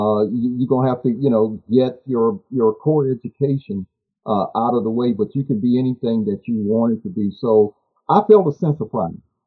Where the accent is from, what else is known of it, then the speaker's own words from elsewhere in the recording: Gainesville, Florida, United States; I grew up in East Gainesville, a neighborhood just north of Williams Elementary on Southeast 7th Avenue.